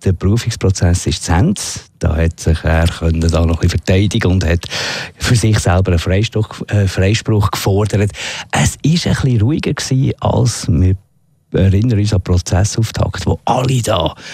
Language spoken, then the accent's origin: German; Switzerland; als Schweizer